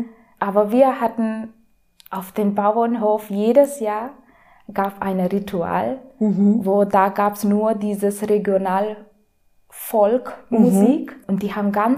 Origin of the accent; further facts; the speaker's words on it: India; German is a second language; also born or lived in Mumbai; Ah, ich komme aus Indien.